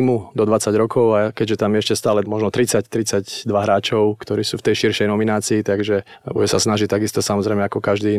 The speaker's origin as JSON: {"language": "Slovak", "town": "Topoľčany", "region": "Nitra Region", "country": "Slovakia", "tie": "born or raised there", "said": "ja som vyrastal v takom skromnom klube v Topolčanoch"}